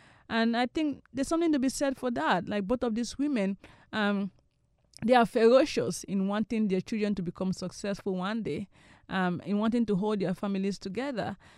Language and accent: English; Cameroon; English is a second language; now in United States; because I'm an immigrant and I'm from Cameroon, you know, I think I have that. And because I'm an American also